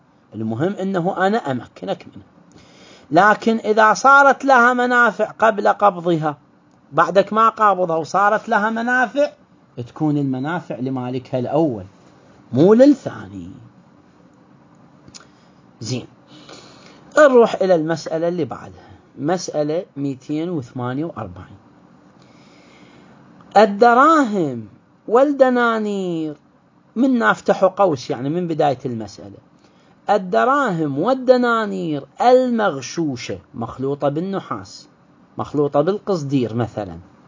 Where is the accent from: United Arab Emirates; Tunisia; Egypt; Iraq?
Iraq; تتذكرون الدرهم والميت فلس اللي عندنا في العراق